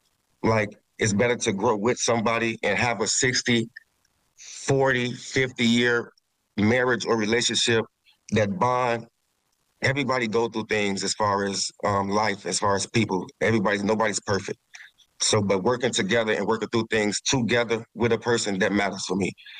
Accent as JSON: {"language": "English", "town": "Chicago", "region": "Illinois", "country": "United States", "said": "Racine is like my second city, even though I'm from Chicago"}